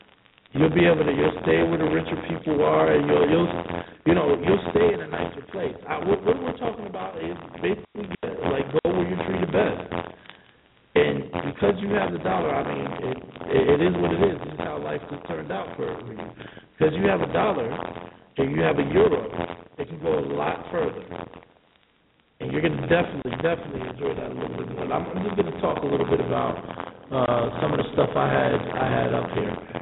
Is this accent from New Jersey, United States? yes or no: yes; New Jersey, United States; I'm from New Jersey. I'm from the East Coast, you know.